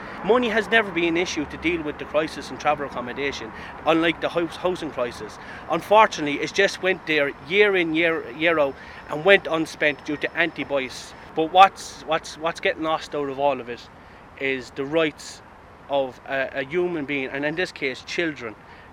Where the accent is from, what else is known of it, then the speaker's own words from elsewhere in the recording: Cork, County Cork, Ireland; I work and live within the travelling community. I'm from Farnry, Cork City.